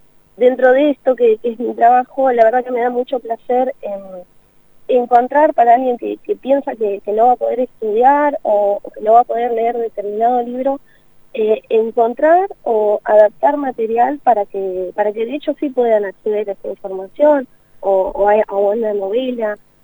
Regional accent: La Plata, Buenos Aires Province, Argentina; Yo soy de La Plata, vine a estudiar a la Universidad Nacional de La Plata la carrera de bibliotecología

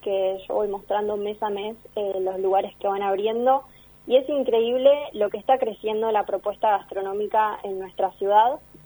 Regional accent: La Plata, Buenos Aires Province, Argentina; O sea, nací en La Plata, me mudé hace un año por trabajo, pero voy casi todos los fines a comer a La Plata porque me gusta mucho.

